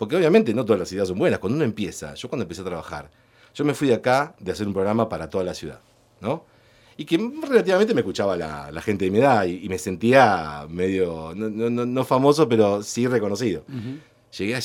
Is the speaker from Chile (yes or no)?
no; La Pampa, Argentina; now in Buenos Aires, Argentina; yo soy un fanático de La Pampa, por más que no vivo acá, y se me va a notar en todos mis comentarios, pero yo tengo un chat con los chicos del colegio que compartí acá